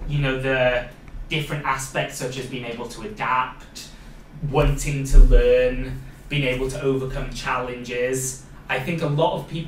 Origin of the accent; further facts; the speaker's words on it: Wales, United Kingdom; accent: Welsh; I think because I've got my Welsh accent coming through.